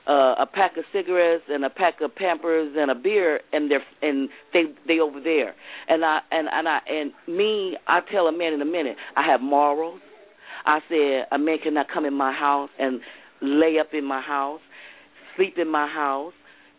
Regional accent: Atlanta, Georgia, United States; I'm from Atlanta, Georgia.

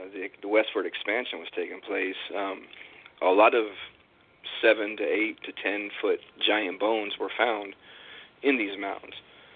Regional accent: Seattle, Washington, United States; Well, I am from Seattle, so that's a start.

